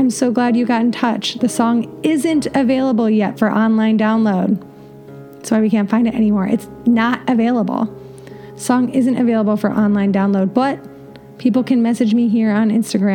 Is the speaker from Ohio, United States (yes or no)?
yes; Ohio, United States; I'm from Ohio, where we have hard A's.